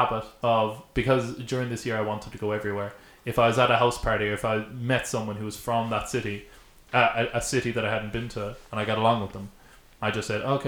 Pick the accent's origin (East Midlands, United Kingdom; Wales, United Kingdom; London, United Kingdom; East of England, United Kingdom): East Midlands, United Kingdom; Derby; The previous, like about 3 or 4 months earlier, I found this out after the fact, like about only a year ago. The previous time that I flew back to Derby, my mom sa